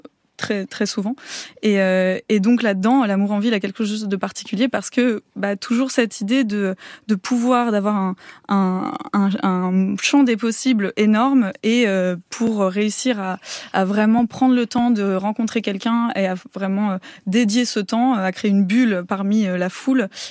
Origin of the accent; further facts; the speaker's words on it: Auvergne-Rhône-Alpes, France; Déjà moi j'ai grandi en Haute-Savoie, donc rien à voir avec Paris.